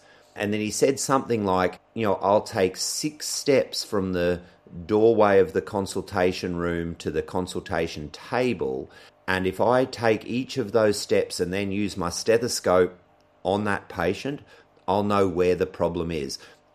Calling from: Queensland, Australia; and we've got to remember, I'm speaking from Southeast Queensland. And so we also have ticks and snakes.

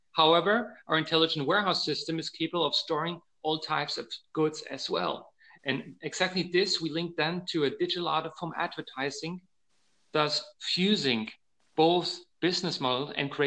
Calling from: Mannheim, Baden-Württemberg, Germany; From Mannheim, Germany, Central Europe.

